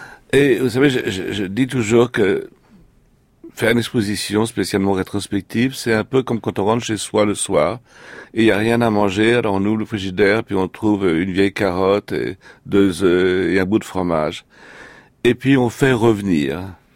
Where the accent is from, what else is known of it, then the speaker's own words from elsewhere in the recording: France; born there; Naturellement, je suis né en France et j'aime les croissants et lire les journaux en français.